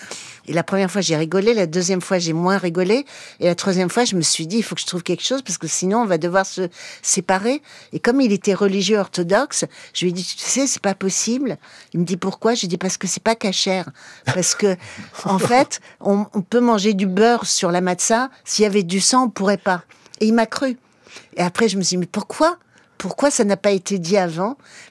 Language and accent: French; Paris, Île-de-France, France; born there; Et moi, je suis née à Paris. Je parle, comme vous l'entendez, le français complètement.